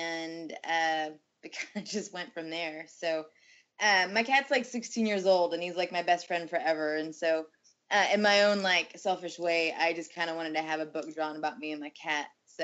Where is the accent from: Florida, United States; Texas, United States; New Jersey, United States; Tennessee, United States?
Texas, United States; Dallas; I'm from Dallas, Texas area.